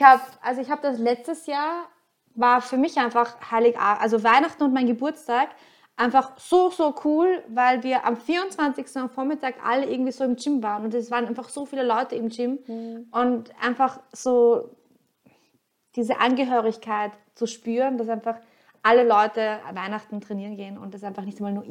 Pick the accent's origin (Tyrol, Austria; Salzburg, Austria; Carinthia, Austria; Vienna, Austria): Vienna, Austria; wo kommst du her? Eigentlich aus Wien.